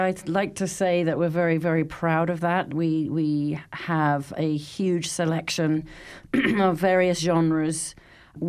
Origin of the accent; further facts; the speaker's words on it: United Kingdom; now in Fort Collins, United States; I'm not from Texas either, believe it or not. I am a true Brit and very proud of it.